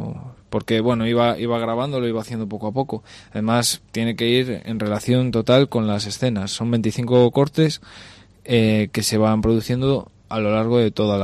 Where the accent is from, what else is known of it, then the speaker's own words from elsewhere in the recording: Toreno, Castile and León, Spain; Sí, tengo en el mes de agosto en Toreno, que es muy especial para mí tocar en mi pueblo.